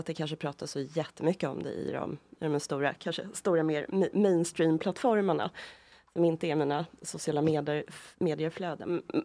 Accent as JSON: {"language": "Swedish", "country": "Sweden", "tie": "born there", "said": "Båda mina föräldrar är från Iran. Jag är född i Sverige."}